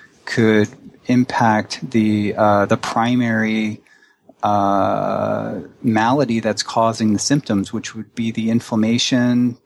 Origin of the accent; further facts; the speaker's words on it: New Jersey, United States; Well, I'm from New Jersey.